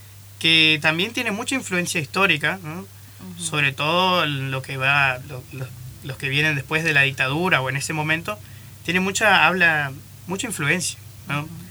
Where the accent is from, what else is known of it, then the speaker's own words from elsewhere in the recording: Buenos Aires, Argentina; born there; Claro, o sea, nací en Buenos Aires, no estuve mucho tiempo.